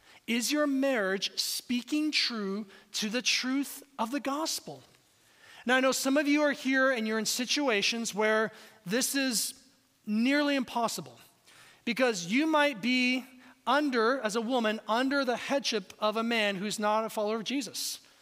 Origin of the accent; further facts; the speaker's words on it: Seattle, Washington, United States; also born or lived in Kansas; I spent 14 years in Kansas as a pastor. I grew up in Seattle, all right?